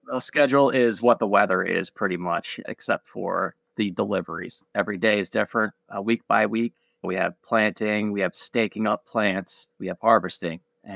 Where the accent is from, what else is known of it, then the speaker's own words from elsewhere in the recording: Catonsville, Maryland, United States; I'm from Catonsville. We had a house right by UMBC with a little yard